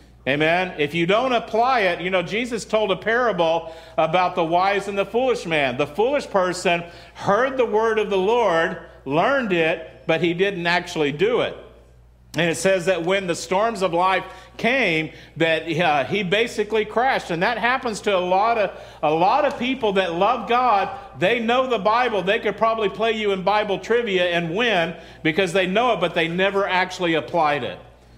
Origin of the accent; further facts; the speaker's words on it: Texas, United States; now in California, United States; we came from Central Texas, and how many of you know that's a very conservative area there?